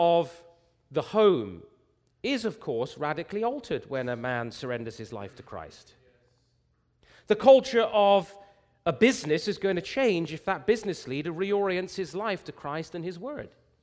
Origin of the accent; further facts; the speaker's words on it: England, United Kingdom; now in Canada; as an Englishman, it struck me, as a sort of English Canadian now